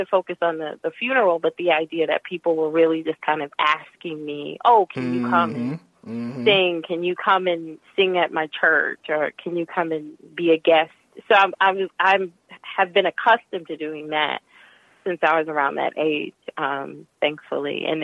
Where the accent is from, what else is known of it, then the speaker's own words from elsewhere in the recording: New Orleans, Louisiana, United States; You know, I grew up in New Orleans, and there weren't any Black opera singers really like prevalent on the scene